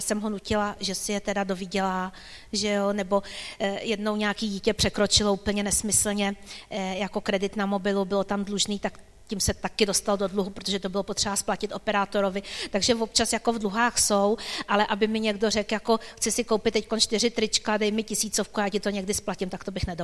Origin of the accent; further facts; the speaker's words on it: Prague, Czechia; my jsme přece jenom z Prahy, v Praze je ten dorost velký